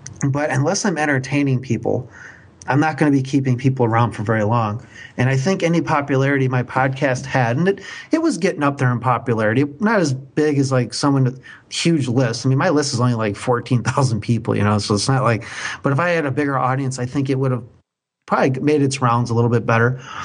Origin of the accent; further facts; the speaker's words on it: Midwest, United States; accent: Midwest; I have to spell it because my Midwest accent sometimes doesn't sound very clear.